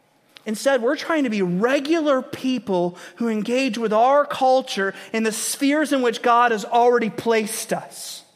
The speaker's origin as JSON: {"language": "English", "town": "Grand Rapids", "region": "Michigan", "country": "United States", "tie": "born or raised there", "said": "Now, I grew up in West Michigan and kind of the Christendom of Michigan and the Grand Rapids area."}